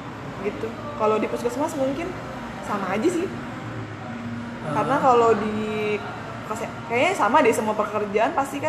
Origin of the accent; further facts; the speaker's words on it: North Jakarta, Jakarta, Indonesia; Karena gue dari Jakarta Utara, dan itu banyak-banyak truk peti kemas ya.